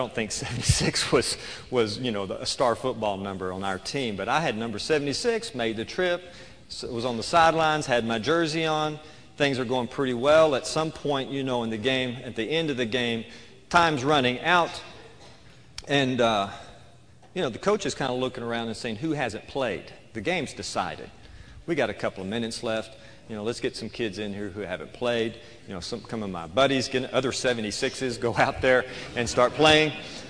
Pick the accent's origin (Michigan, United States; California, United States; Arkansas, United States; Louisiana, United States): Arkansas, United States; Texarkana; I grew up here in Arkansas, and I probably don't tell it now, but I was quite a big strapping young man on a junior high football team some time ago in Texarkana.